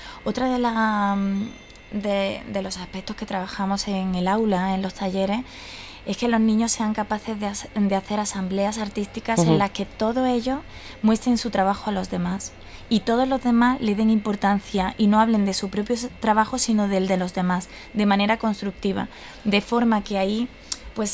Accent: Córdoba, Andalusia, Spain; y aludo a Córdoba porque soy cordobesa

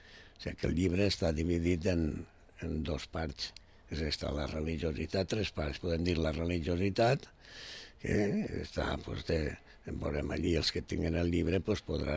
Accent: Vila-real, Valencian Community, Spain; m'interessen les coses del meu poble, de Vila-real

